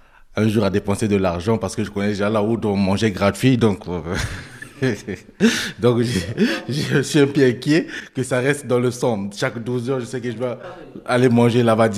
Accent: Ukraine; now in France; Je reviens de l'Ukraine. J'ai fui la guerre, je suis en France depuis le 2 mars.

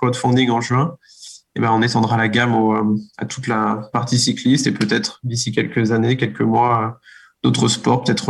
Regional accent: Mayenne, Pays de la Loire, France; also born or lived in Laval; Je suis mayennais, je suis né donc à Mayenne il y a 32 ans, bientôt 33.

